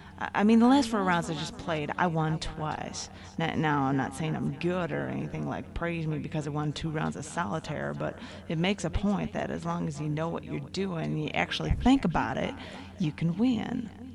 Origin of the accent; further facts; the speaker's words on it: New York, United States; I'm actually from New York, but I mean, changing a voice a little just to save me from going to prison, well... I can do that.